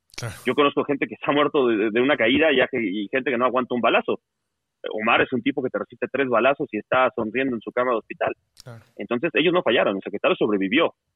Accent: Mexico; no olvidemos que somos Estado mexicano.

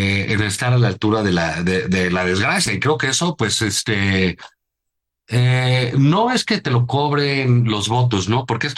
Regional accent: Mexico City, Mexico; Pues los que vivimos en la Ciudad de México tenemos una clarísima inclinación por ese lugar

